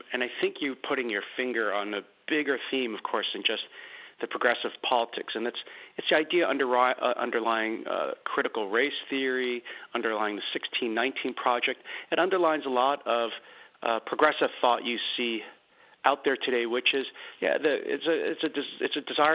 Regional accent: Philadelphia, Pennsylvania, United States; including my home city where I grew up in Philadelphia

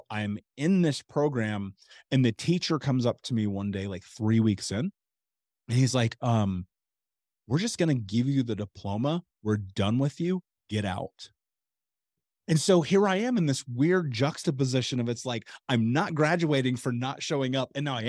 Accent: Indianapolis, Indiana, United States; But I grew up in Indianapolis. I grew up in America in a prominent city. And we were that poor.

